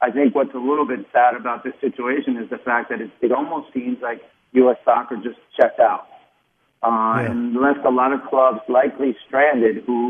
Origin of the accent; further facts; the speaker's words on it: Uruguay; So here I come from Uruguay